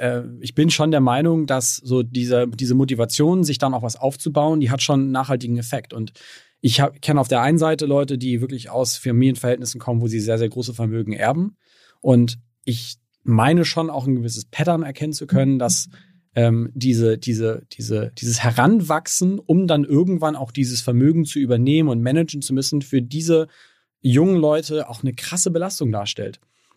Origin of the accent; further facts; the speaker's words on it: Harburg, Hamburg, Germany; wir sind halt in Harburg zur Schule gegangen und haben da uns so durchgeboxt